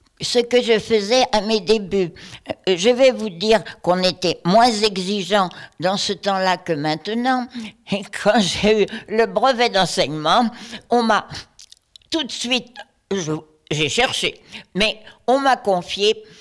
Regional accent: Sarcelles, Île-de-France, France; born there; j'ai décidé de me présenter dans un collège qui était dans ma ville natale, à Sarcelles.

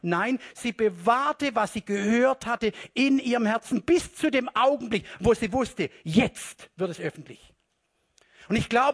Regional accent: Southern Germany, Germany; born there; ich bin ja in Süddeutschland geboren, direkt gegenüber vom Güterbahnhof.

